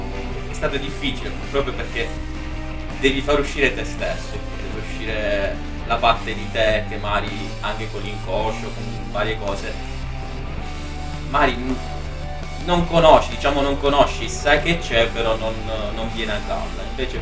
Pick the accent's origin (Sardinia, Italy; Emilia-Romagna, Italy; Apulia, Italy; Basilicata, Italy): Apulia, Italy; Bari; vengo da Bari, ho 30 anni, sono un commerciante e attualmente anche studente di Centro Park Academy.